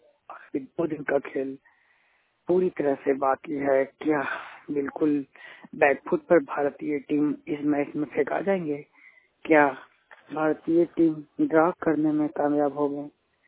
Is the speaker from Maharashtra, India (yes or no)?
no; Gaya, Bihar, India; मैं बिहार गया के रहने वाला हूँ।